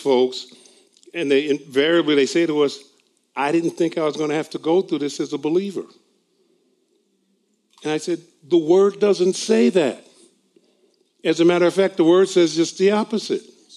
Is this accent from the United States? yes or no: yes; New York, United States; now in Pennsylvania, United States; I know I'm in Pennsylvania, but I'm a New Yorker.